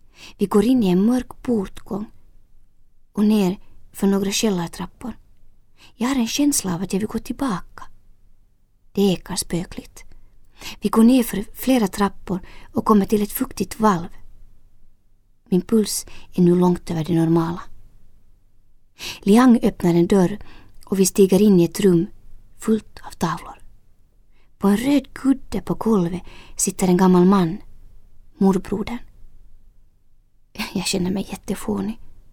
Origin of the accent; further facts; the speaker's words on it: Finland; När jag berättar att jag kommer från Finland kläcker han utan att blinka ur sin fras på finska.